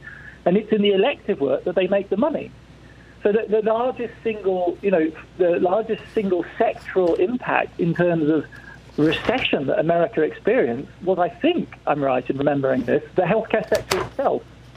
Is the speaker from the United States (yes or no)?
no; England, United Kingdom; accent: English; you can tell from my accent I'm born English